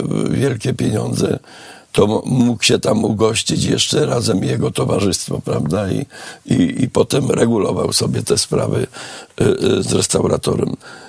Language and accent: Polish; Odolanów, Greater Poland Voivodeship, Poland; Moja mała ojczyzna Odolanów, tak.